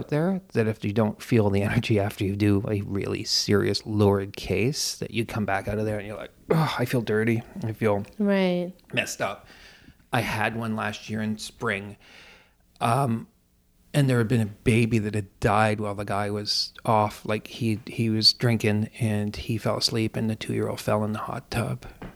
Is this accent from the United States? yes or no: no; Canada; I'm French Canadian, right?